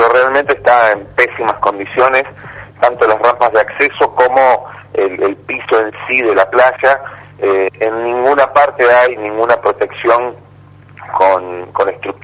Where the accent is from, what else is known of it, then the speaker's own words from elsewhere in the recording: Rosario, Santa Fe, Argentina; somos todos los rosarinos en definitiva